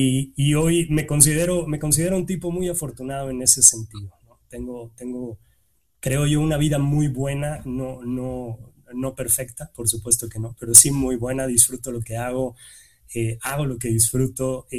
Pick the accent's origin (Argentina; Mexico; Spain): Mexico; soy mexicano, por el acento no lo habían notado. Estoy en este momento transmitiendo en vivo desde casa, desde mi oficina en casa en la ciudad de Querétaro, un par de horas al norte de la Ciudad de México. Tengo 35 años